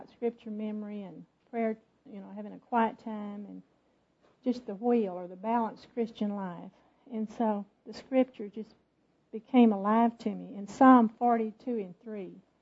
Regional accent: Tyler, Texas, United States; I'm from Tyler, Texas.

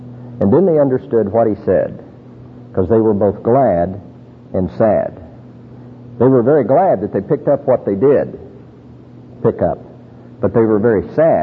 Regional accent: New Mexico, United States; I grew up in New Mexico on a ranch and raised cattle and worked horses

